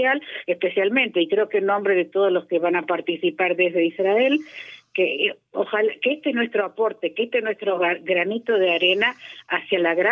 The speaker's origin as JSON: {"language": "Spanish", "country": "Uruguay", "lives_now": "Argentina", "said": "yo soy de origen uruguayo, ¿sí? Y mi marido también, o sea, mis 2 hijos son argentinos"}